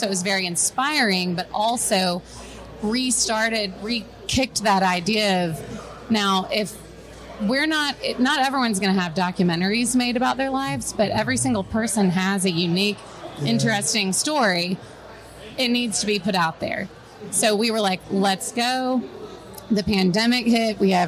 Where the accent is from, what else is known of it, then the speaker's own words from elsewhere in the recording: Longview, Texas, United States; we're originally from Texas. I live in our hometown of Longview.